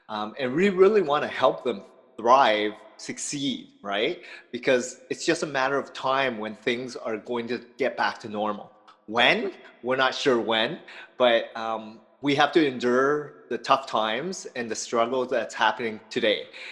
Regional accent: Hamilton, Ontario, Canada; I came from Vietnam. My family came from Vietnam. I was born shortly after, a couple weeks after actually, and I grew up in Hamilton.

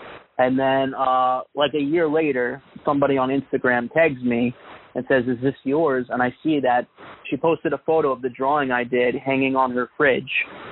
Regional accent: Brooklyn, New York, United States; As a kid, I'm originally from Brooklyn

